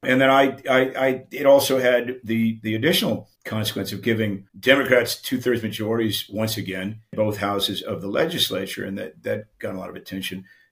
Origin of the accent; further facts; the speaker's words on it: California, United States; because I'm from Orange County, I guess, and I'd won this very close election